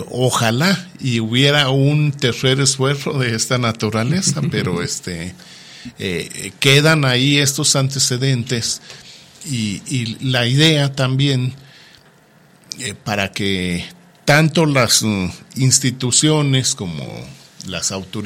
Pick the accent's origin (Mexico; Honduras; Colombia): Mexico; Coneto de Comonfort, Durango; yo estoy orgulloso de mi tierra, de Coneto de Comonfort.